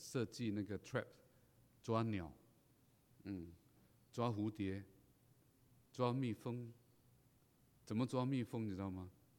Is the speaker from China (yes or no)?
no; Penang, Malaysia; 我从小就在马来西亚一个海岛长大，马来西亚的海岛叫做槟榔屿，那中间一个山叫做升旗山，升旗山有2700公尺吧，那么高啊，山上满了飞鸟